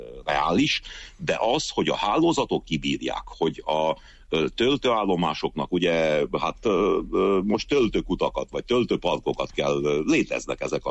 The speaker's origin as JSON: {"language": "Hungarian", "region": "Székely Land", "country": "Romania", "said": "legyen otthon, Erdélyben, Székelyföldön, a szülőföldön"}